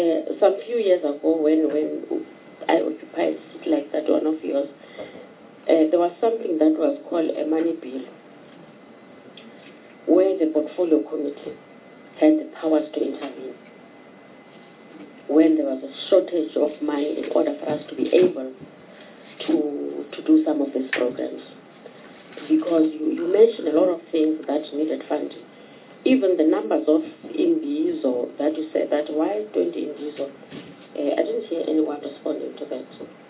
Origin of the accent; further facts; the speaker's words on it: South Africa; I'm from South Africa